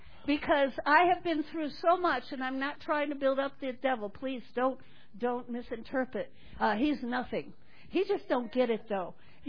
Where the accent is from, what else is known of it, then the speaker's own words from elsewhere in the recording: United States; you know what, as an American, I shake in my boots looking around.